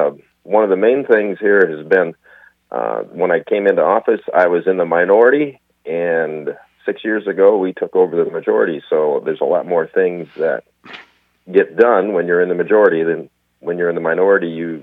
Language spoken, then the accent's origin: English; Hancock County, United States; Well, I am a farmer from Hancock County, lived here my entire life